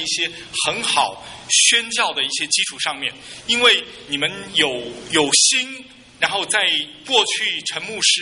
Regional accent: China; 那看到神在我们当中，在中国人里面实在是有很大的恩典，我们中国人到处都是

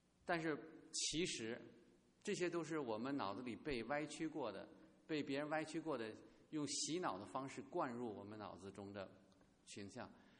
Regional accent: China; now in United States; 我自己以前是中国大陆的这背景出来，我们会觉得这个基督信仰跟我们中国人很远，我们这中间这个从小家里从小是基督徒的人不多

